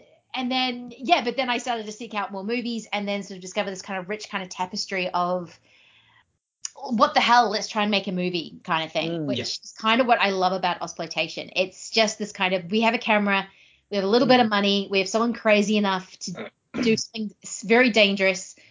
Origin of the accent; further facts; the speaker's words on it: New Zealand; now in Australia; I think it wasn't until I moved to Australia, because I am a Kiwi